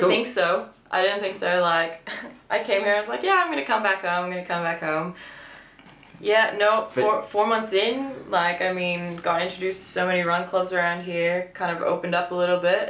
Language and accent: English; Canada; first language Polish; English is a second language; I'd say I'm more 100% Polish and just, I mean, I grew up in Canada